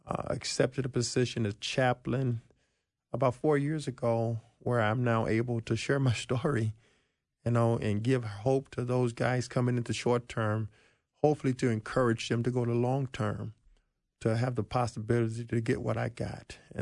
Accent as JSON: {"language": "English", "region": "Arkansas", "country": "United States", "tie": "born or raised there", "said": "I grew up in Arkansas, you know, so we rode horses early."}